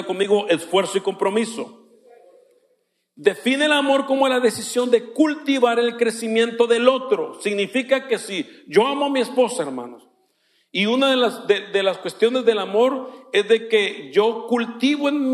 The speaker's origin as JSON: {"language": "Spanish", "town": "Mexicali", "region": "Baja California", "country": "Mexico", "said": "Y yo cuando llegué a Mexicali, allá, mamá, estoy enamorado."}